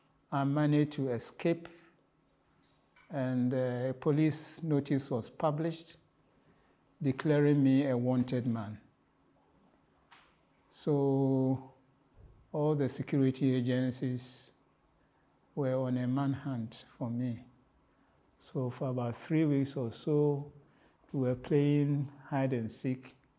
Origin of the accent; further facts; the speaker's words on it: Ghana; I come from Ghana